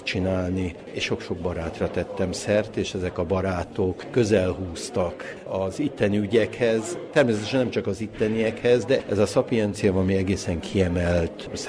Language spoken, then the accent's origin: Hungarian; Budapest, Hungary; gyerekkoromat én Budapesten éltem le, tehát Erdélyről csak meseszerű képeket őriztem magamban